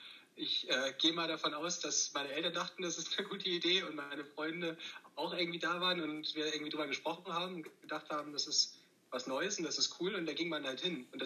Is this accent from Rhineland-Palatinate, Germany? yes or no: no; Sterup, Schleswig-Holstein, Germany; now in Bayreuth, Germany; Also, ich komme auch aus Sterup ursprünglich. Ich bin ein Sterupper Gewächs, da nicht geboren, aber groß geworden. Mein Elternhaus ist immer noch da. Bin dann aber mittlerweile schon ein bisschen in Deutschland und der Welt herumgekommen und mittlerweile in Franken gelandet, in Bayreuth